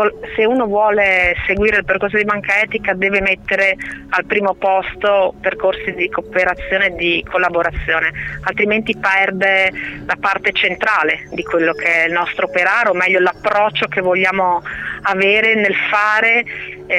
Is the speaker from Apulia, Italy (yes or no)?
no; Udine, Friuli-Venezia Giulia, Italy; Ecco, io vengo dal Friuli, da Udine, quindi da una piccola regione